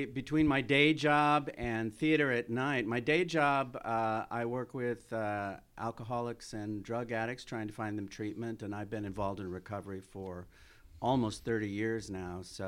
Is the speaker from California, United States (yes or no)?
yes; California, United States; Well, I grew up in Northern California.